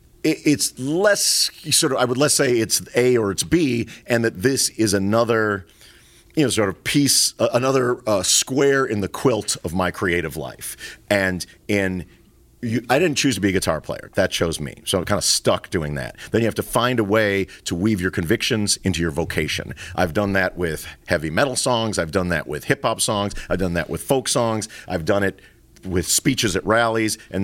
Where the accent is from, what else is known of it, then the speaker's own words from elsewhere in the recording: Libertyville, Illinois, United States; I grew up in Libertyville, right?